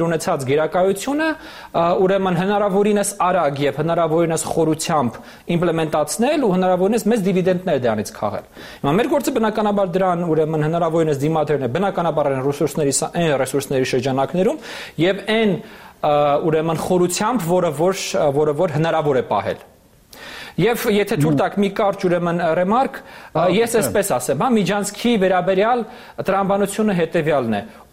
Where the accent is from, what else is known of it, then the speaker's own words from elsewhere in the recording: Armenia; Իմ համար որևէ տարբերություն չկա որպես հայաստանցի, որպես հայաստանի քաղաքացի